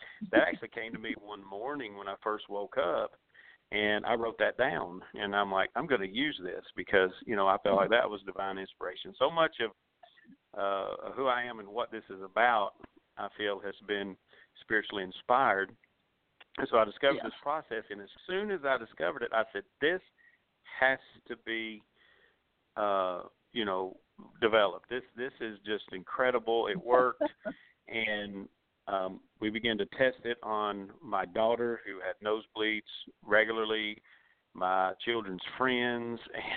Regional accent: the South, United States; It's French, but I'm Southern as grits. I was born in the South, but it's my dad's side of the family descended from Canada.

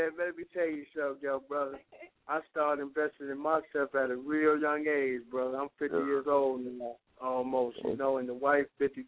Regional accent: Detroit, Michigan, United States; I was raised and born in Detroit, Michigan, one of the worst ghettos in the city of Detroit.

